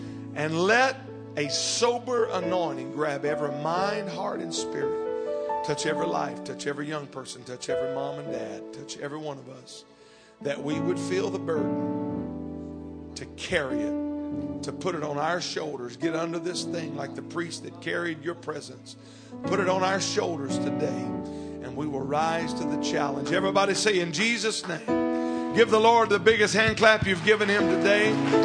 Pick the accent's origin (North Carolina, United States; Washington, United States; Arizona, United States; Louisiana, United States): Louisiana, United States; now in California, United States; I'm a Southern boy. I grew up in Louisiana. I live in California now.